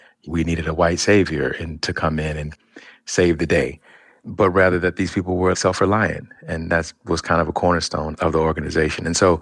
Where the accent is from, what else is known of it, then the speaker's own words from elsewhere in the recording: Birmingham, Alabama, United States; Well, I'm from down the road in Birmingham, okay.